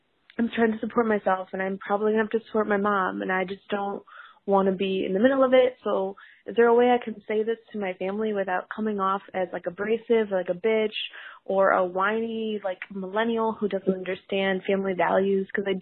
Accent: Ohio, United States; now in Chicago, United States; I'm 26. I live in Chicago. I'm from Ohio originally. My family's still there.

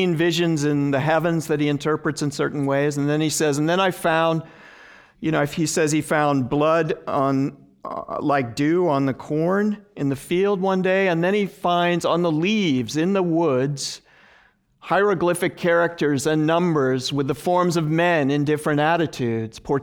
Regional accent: Bennington, Vermont, United States; this is a photograph I took in my hometown of Bennington, Vermont a couple of days ago

